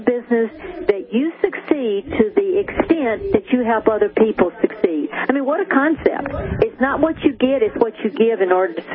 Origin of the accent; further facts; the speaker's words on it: Tennessee, United States; I was raised in Tennessee in poverty